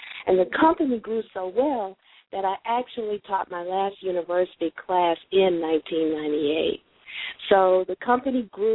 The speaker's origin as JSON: {"language": "English", "region": "Southern US", "country": "United States", "tie": "born or raised there", "said": "I was born and reared in the South"}